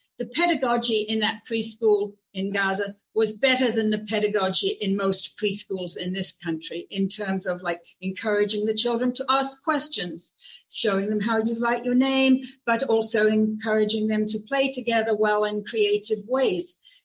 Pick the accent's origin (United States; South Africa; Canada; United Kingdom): United Kingdom; England; growing up in England as I did